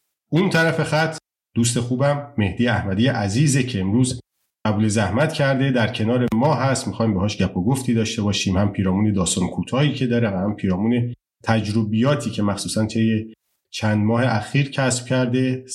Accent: Shiraz, Fars, Iran; now in Germany; حالا من از شیراز اومدم، اونجا دیگه خیلی خیلی سرد بشه

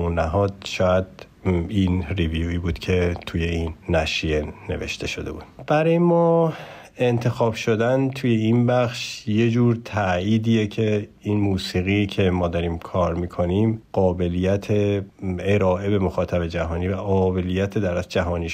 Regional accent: Iran; moved away; از وقتی که از ایران اومدیم

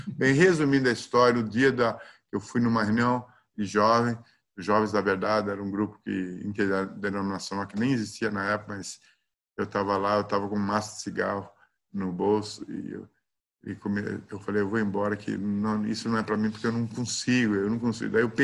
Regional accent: São Paulo, Brazil; eu sou de São Paulo, né?

